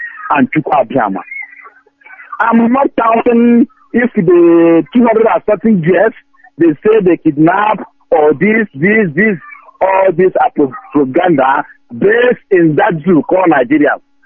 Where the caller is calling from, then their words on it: Madrid, Community of Madrid, Spain; I'm calling from Madrid, the PRO in Madrid. I'm from Abomomimimo State.